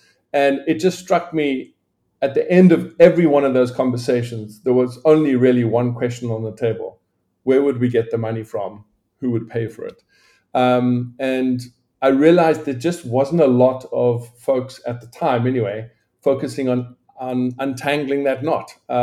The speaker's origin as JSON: {"language": "English", "country": "South Africa", "tie": "born or raised there", "said": "I grew up in South Africa"}